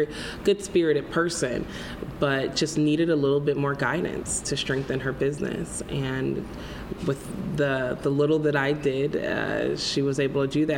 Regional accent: Mississippi, United States; moved away as an adult; So I am originally from Mississippi, and I came to Iowa to go to Drake several years ago as a broadcast news and politics major.

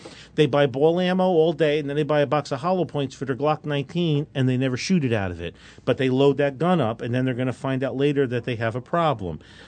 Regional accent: New Jersey, United States; I got a ton of letters that people don't want to vote for me already because I'm from New Jersey.

